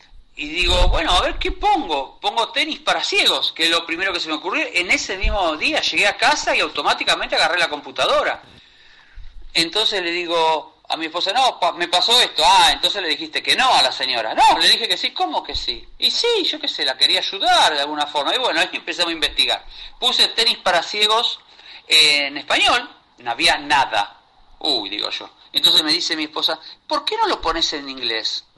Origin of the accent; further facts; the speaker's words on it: Argentina; de Argentina, profesor